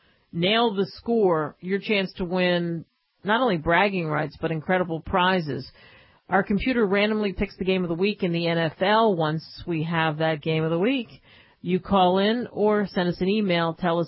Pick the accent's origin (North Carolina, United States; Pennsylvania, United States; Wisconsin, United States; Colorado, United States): Pennsylvania, United States; Philadelphia; Because I grew up in Philadelphia, and of course, Eagles fans want nothing to do with the Dallas Cowboys.